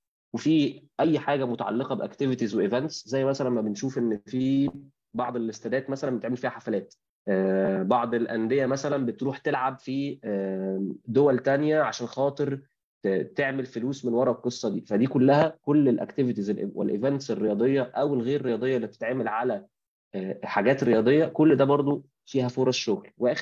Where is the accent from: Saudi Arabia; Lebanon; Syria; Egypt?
Egypt; فاحنا عندنا في مصر خدنا نص الحكايه